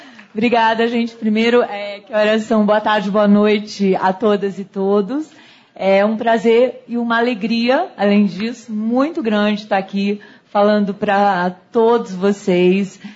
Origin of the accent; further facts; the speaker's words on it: Bragança Paulista, São Paulo, Brazil; now in São Paulo, Brazil; Eu sou de São Paulo, na verdade eu sou de Bragança Paulista, terra da linguista.